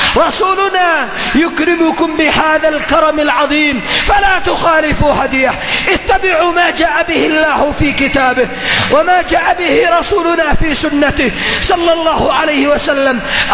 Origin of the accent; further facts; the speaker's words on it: Yemen; فينبغي لنا معاشر اليمنيين أن نجعل هذا الحديث نصب أعيننا